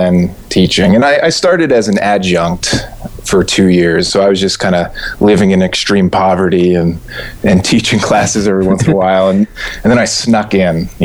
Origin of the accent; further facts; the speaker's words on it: Erie, Pennsylvania, United States; moved away as an adult; now in Elkins, United States; No, I'm from Erie, Pennsylvania, originally.